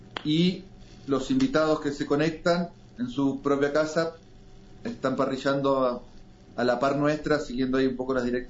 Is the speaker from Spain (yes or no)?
no; Argentina; y como buen argentino, o sos bueno para el fútbol o para los asados